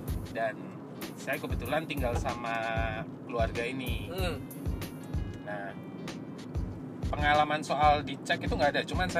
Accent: Bali, Indonesia; now in Perth, Australia; Kalau saya dulu dari Bali, masuk lewat Perth.

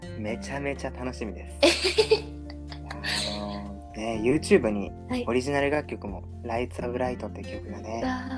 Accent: Kansai, Japan; accent: Kansai; 関西弁出てましたか？

